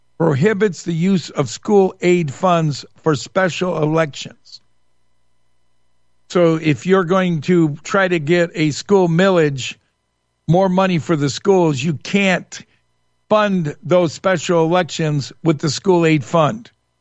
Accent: Shelby, Michigan, United States; now in Traverse City, United States; Born and raised in Shelby. Yeah, that's Republican. Lived in Birmingham for a while when Vicky and I first got married. Then we moved to Macomb County, Republican. Then we moved up north. Traverse City, Antrim County.

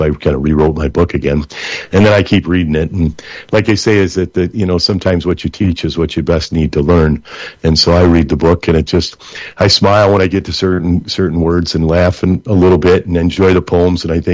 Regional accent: Flint, Michigan, United States; he's from my hometown, Flint, Michigan.

